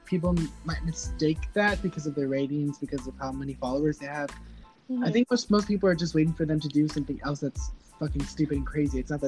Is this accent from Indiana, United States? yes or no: no; Fort Worth, Texas, United States; I'm from Fort Worth, Texas.